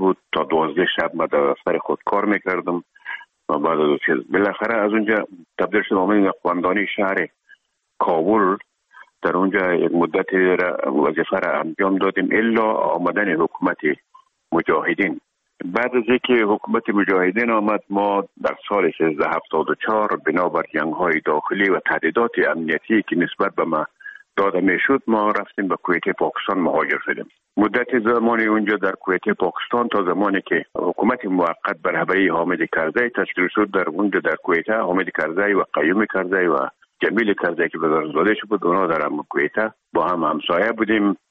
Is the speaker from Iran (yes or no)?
no; Herat, Afghanistan; now in Kabul, Afghanistan; ما در کابل آمدیم، خوزمان از هرات که آمدیم به اکادمی نظامی